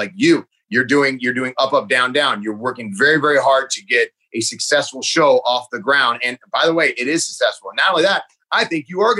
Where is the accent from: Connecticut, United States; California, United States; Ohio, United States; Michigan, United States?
Ohio, United States; Cleveland; I'm from Cleveland, Ohio. Sorry, USA.